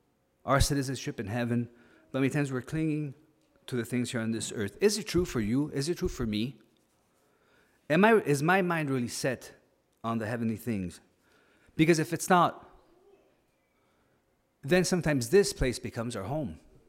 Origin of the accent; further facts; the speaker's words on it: Italy; English is a second language; And I come from Italy, so Italy, you know, the good food.